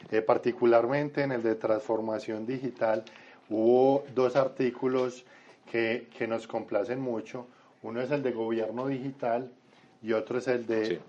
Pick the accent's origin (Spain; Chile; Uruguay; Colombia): Colombia; Medellín, Antioquia; No, soy de Medellín.